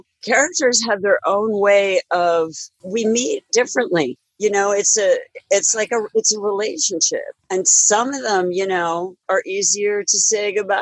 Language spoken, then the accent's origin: English; Pennsylvania, United States; In a little town in Pennsylvania, near the Great Lakes, near the seaports, like Lake Erie, Lake Michigan, all those lakes.